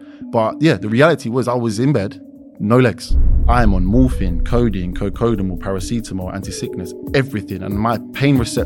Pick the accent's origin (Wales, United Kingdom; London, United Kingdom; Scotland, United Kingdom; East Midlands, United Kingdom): London, United Kingdom; East London, born and raised.